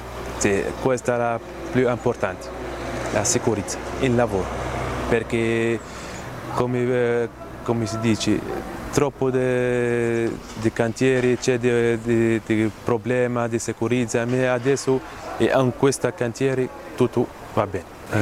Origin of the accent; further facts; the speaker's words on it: Tunisia; Italian is a second language; now in Italy; sono tunisino, ho 36 anni